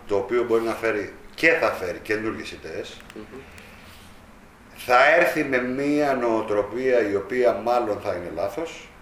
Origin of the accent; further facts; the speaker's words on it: Greece; Από πού είσαι, από τη γη. Πού μεγαλώσες στην Ελλάδα.